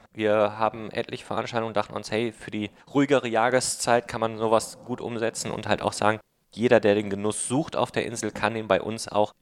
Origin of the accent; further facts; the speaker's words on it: North Rhine-Westphalia, Germany; moved away as an adult; jung würde ich mich ja nicht mehr bezeichnen, Mitte 30. Wir kommen beide aus NRW.